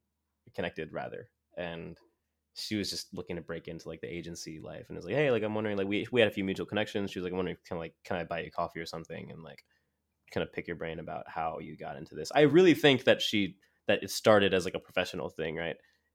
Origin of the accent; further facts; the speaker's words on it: Montclair, New Jersey, United States; I grew up in Montclair, New Jersey, which is a pretty nice part of New Jersey. I'm not going to front. It's suburban, nice.